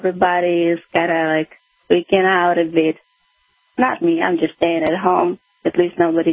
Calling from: Kharkiv, Kharkiv Oblast, Ukraine; English is a second language; Yeah, I'm calling from Kharkiv.

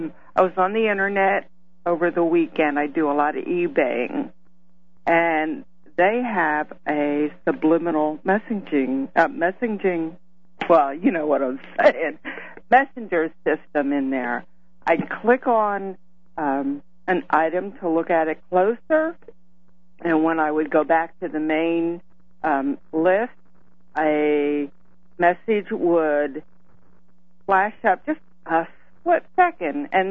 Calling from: Pennsylvania, United States; I'm calling from Pennsylvania.

